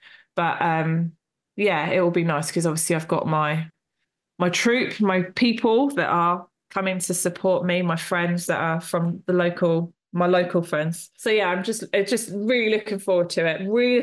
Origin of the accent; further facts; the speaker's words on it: Portsmouth, South East England, United Kingdom; Yeah, so on my hometown one, my Portsmouth one, I'm doing it exactly a year to the day that I did it.